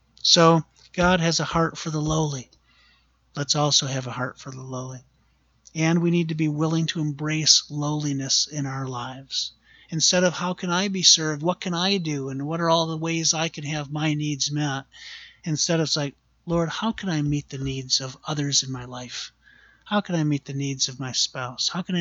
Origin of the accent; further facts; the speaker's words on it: Michigan, United States; And he goes, where are you from? I said, Michigan. He goes, Michigan.